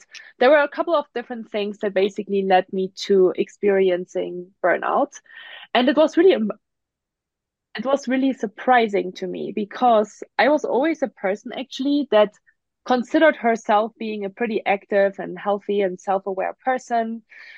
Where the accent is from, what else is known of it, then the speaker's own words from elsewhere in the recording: Germany; English is a second language; moved away; So I always start by saying that I'm originally from Germany. That's why I have an accent.